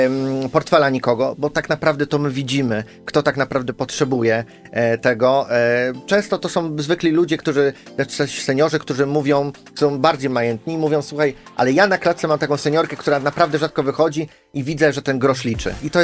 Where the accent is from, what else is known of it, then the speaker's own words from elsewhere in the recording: Pomeranian Voivodeship, Poland; Ja pochodzę tam z tamtych stron, to są moje strony moich dziadków, muszę się przyznać.